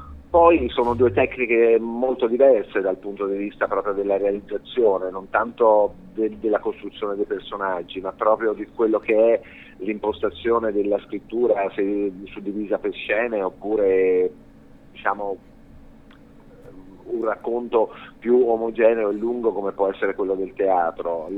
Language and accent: Italian; Tuscany, Italy; moved away as an adult; also born or lived in Germany / England; Io sono toscano di origine